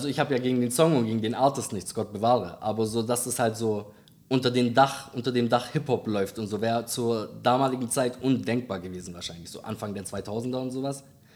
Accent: Biberach, Baden-Württemberg, Germany; Spielst du bei mir in der Heimatst

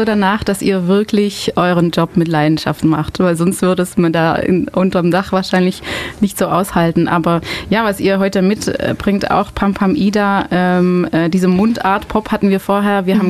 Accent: Belgium; German is a second language; moved away as an adult; now in Ulm, Germany; ich komme nicht aus Deutschland, also ich komme aus Belgien. Ich verstehe schon. Also ich bin seit 6 Jahren in Ulm. Ich lerne seit 6 Jahren Deutsch

